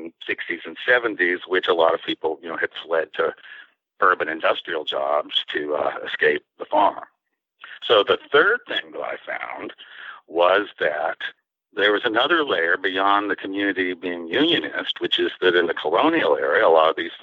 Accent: Chesapeake, Virginia, United States; growing up in South Norfolk, which is now part of Chesapeake, Virginia.

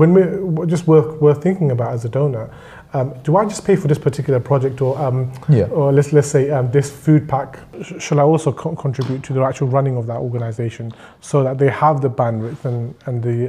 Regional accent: Walthamstow, London, United Kingdom; for me, home is Walthamstow. I know I'm originally from India, Pakistan, my parents are, and I have this background, and I'm proud of that. But home is still Walthamstow.

